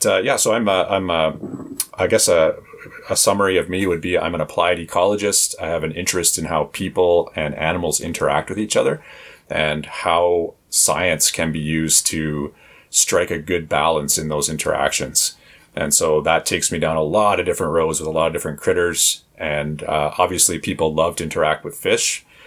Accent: Toronto, Ontario, Canada; I grew up in Southern Ontario, in Toronto, right in the heart of what some people might call the hood.

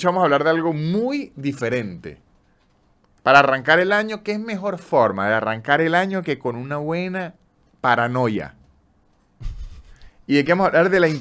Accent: San Cristóbal, Táchira, Venezuela; Y además yo siento que como yo soy de San Cristóbal al mismo tiempo, que en San Cristóbal las ferias son en enero.

